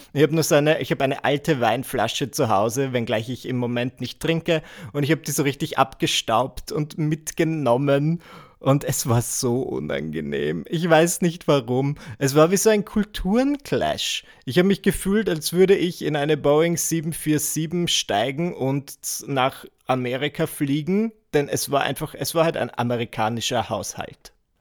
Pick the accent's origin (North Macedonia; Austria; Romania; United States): Austria; Vienna; ich bin Wiener. in Wien reden wir nicht miteinander.